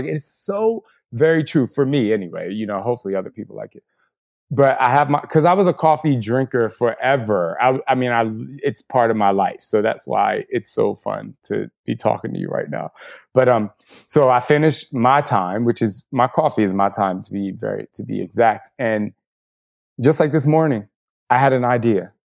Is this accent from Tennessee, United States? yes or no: no; New Jersey, United States; I'm from Jersey. So we got, you know, I grew up getting hype about everything.